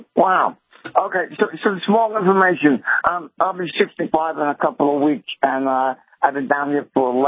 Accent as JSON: {"language": "English", "region": "Maine", "country": "United States", "moved": "as an adult", "said": "I come from Maine originally, almost originally. But I spent my adult life up there."}